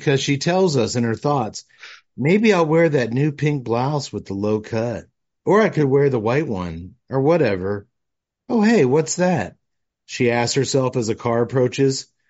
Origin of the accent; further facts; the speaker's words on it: Texas, United States; Well, Tut, for me, it was, we grew up in Texas, home of the Texas Chainsaw Massacre